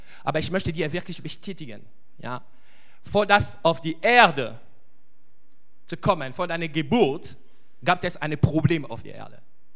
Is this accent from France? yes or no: no; DR Congo; German is a second language; now in Nürnberg, Germany; Ich komme ursprünglich aus dem Kongo.